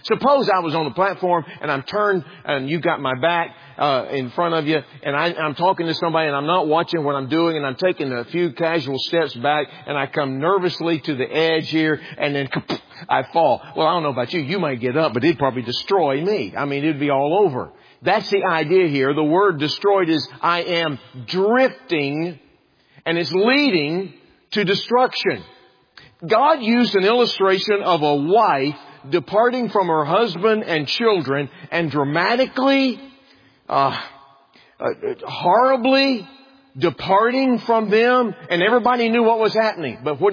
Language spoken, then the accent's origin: English; Texas, United States; I'm a Texan. I grew up watching old cowboy westerns.